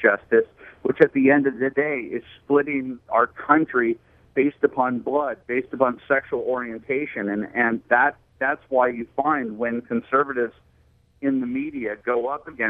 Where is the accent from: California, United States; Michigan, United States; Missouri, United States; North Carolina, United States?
California, United States; Los Angeles; I call myself in the book a default liberal, growing up in Brentwood, going to a prep school in West Los Angeles with the studio executive's kids